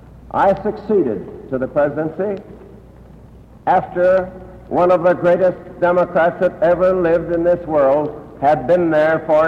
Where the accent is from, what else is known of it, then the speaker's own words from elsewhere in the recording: Missouri, United States; I can't tell you how very much I appreciate this reception on my return to my home state.